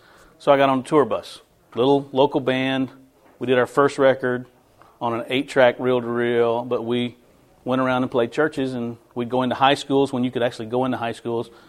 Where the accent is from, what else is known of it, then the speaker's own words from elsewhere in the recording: Nashville, Tennessee, United States; Born and raised in Nashville, grew up Music City, Christian music headquarters, country music headquarters.